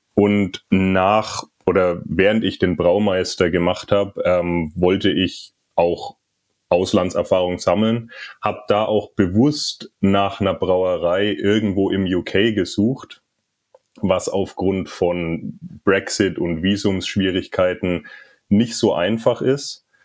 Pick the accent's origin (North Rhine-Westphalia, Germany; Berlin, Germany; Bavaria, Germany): Bavaria, Germany; Bamberg; also born or lived in Memmelsdorf; Ich bin tatsächlich in Bamberg groß geworden. Also geboren bin ich in Memmelsdorf, aber aufgewachsen dann in Bamberg in der Jugend